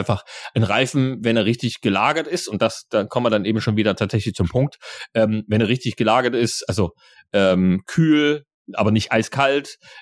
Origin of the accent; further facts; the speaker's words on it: eastern Germany, Germany; Bei uns im Osten sagt man ja so Schimmelkätzchen, ne?